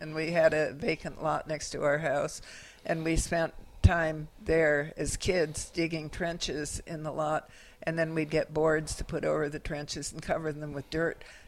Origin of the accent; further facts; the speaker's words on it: Oakland, California, United States; I grew up in Oakland. I was a city girl, and I claim I was a country girl who was accidentally born and raised in the city.